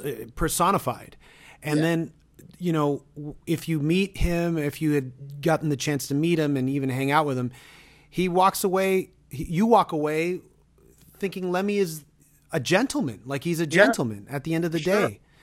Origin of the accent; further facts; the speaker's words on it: Toronto, Ontario, Canada; Cause you know … are from Toronto. I'm from Toronto.